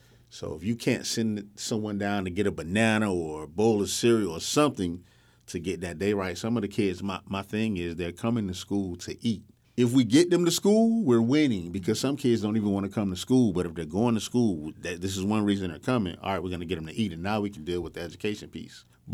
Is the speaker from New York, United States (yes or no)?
no; Wilmington, Delaware, United States; I'm from Wilmington. I'm from the inner city, so I know exactly what's going on.